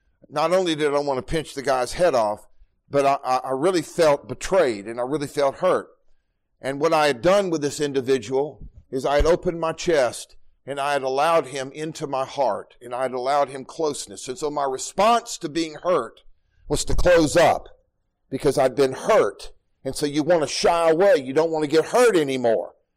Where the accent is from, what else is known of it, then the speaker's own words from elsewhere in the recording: Dallas, Texas, United States; also born or lived in Mississippi; And until we moved to Mississippi, I never knew anything about poverty. Everybody I grew up with in Dallas was wealthy.